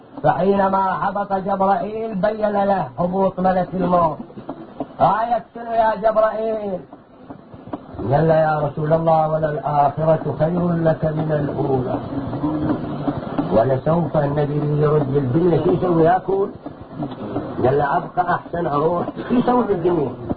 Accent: Syria; أنا كسوري الحمد لله

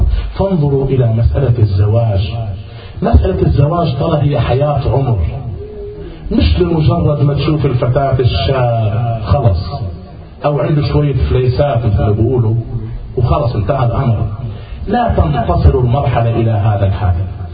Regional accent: Najaf, Najaf Governorate, Iraq; على ما أذكر وأنا صغير في النجف الأشرف ذكرها لنا خطيب المنبر الحسيني

